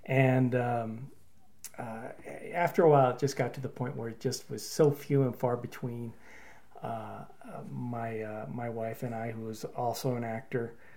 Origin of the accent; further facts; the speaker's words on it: Griffith, Indiana, United States; Well, I was raised in Griffith, Indiana, near Gary, Indiana, Chicago, that area.